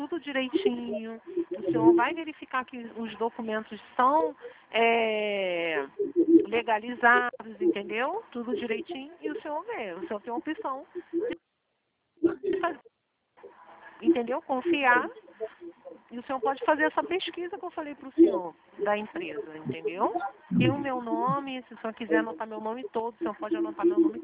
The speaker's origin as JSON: {"language": "Portuguese", "region": "Rio de Janeiro", "country": "Brazil", "said": "Santa Cruz. A gente é de Santa Cruz."}